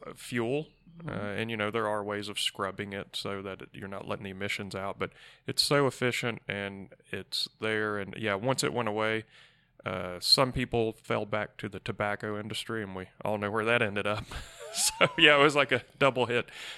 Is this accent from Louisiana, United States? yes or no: no; Virginia, United States; So from Virginia, born and raised in Virginia. Actually, was born down in the southwest corner of Virginia, where Tennessee, Virginia, Kentucky all meet.